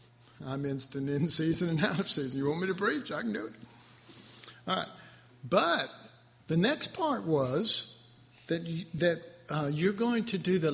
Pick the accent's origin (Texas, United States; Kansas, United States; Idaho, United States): Texas, United States; I'm from Texas, and my version of a lasso service is at least two different things